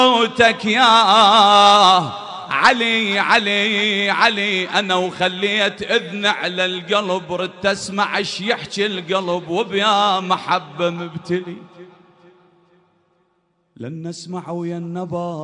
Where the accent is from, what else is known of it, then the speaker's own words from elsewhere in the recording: Karbala, Karbala Governorate, Iraq; انا الليله ضيف من كربلاء جايك ها ابوي.